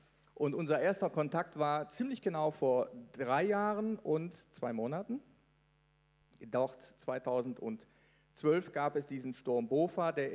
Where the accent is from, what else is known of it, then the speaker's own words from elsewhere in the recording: North Rhine-Westphalia, Germany; born there; Dann habe ich als gebürtiger Niederrheiner, bin ich da eben eher spontan angelegt